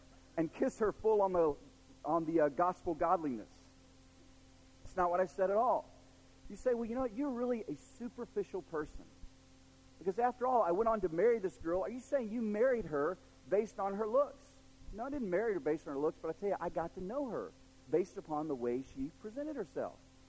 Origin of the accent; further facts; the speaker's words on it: Oklahoma, United States; I'm from Oklahoma.